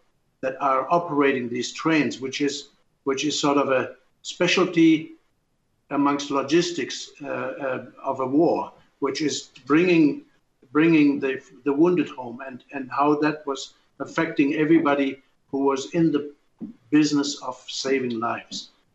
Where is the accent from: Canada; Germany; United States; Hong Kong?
Germany; I felt that I had enough information directly growing up in Germany that would give me the flavor of areas and different places.